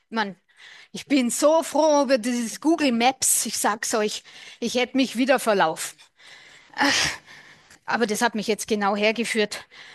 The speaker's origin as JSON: {"language": "German", "town": "Unterschleißheim", "region": "Bavaria", "country": "Germany", "said": "ich komme aus Unterschleißheim."}